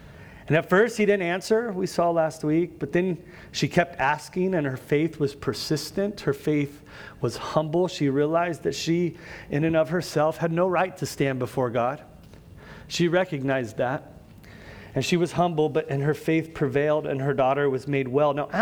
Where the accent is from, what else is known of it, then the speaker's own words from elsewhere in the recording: California, United States; Y'all, I got the Disneyland discounts for a Southern California residence when I was a kid, so I'm from Southern California.